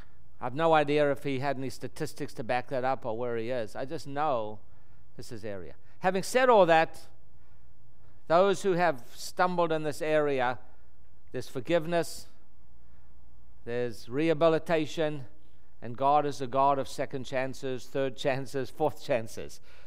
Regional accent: South Africa; I was raised in South Africa. This is the only jewelry I've ever worn in my entire life. South Africans don't wear jewelry.

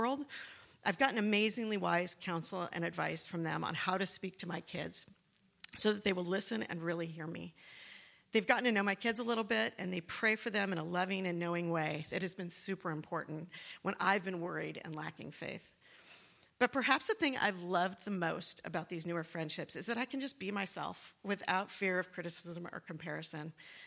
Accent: Costa Mesa, California, United States; also born or lived in Newport Beach / Irvine; I grew up in Costa Mesa. I've only lived in Newport Beach and Irvine my entire adult life, and I've either attended Mariners or Grace Fellowship Church since I was 3 years old.

